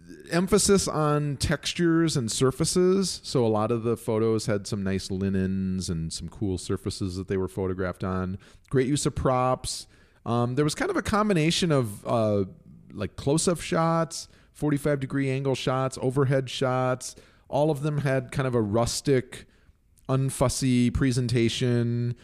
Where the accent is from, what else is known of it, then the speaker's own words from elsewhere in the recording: Mexico City, Mexico; I grew up in Mexico City, and Diana Kennedy's recipes are the only recipes that are authentic.